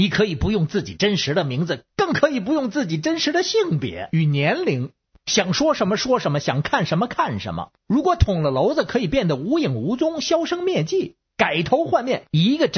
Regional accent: Beijing, China; 大家好，我是北京的

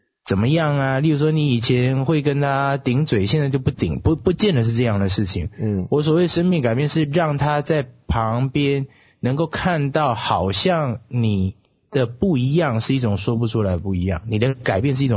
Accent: Taiwan; 特别我从台湾来的，很多这个台湾的老一辈的人

